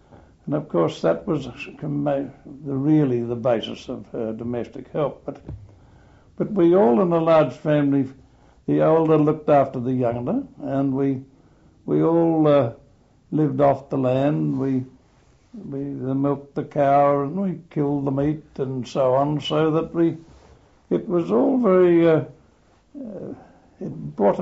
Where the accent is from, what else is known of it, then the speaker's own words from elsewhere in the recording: South Australia, Australia; also born or lived in Adelaide; I was born actually in Adelaide, but my family were resident at one of the outback Norwest sheep stations in South Australia called Nonning, and where my family resided there.